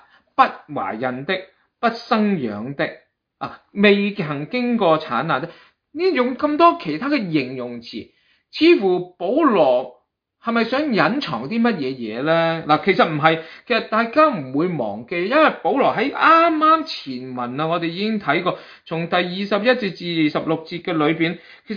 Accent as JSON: {"language": "Cantonese", "country": "China", "said": "比如我哋中国人，我哋今日做信耶稣，我哋一个非犹太人嘅族"}